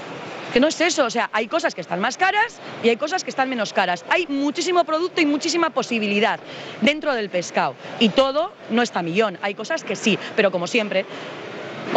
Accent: Barakaldo, Basque Country, Spain; Ah, yo soy de Baracaldo, pero la pescadería en Amorebieta.

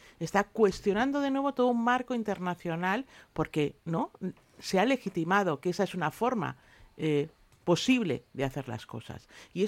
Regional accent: Barcelona, Catalonia, Spain; Nacida en Barcelona, criada en Barcelona.

